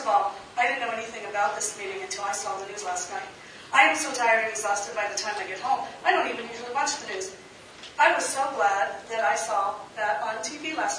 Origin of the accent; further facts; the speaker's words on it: Ohio, United States; and I'm originally from Ohio, and my entire time here in this particular state of Arizona has been at this library.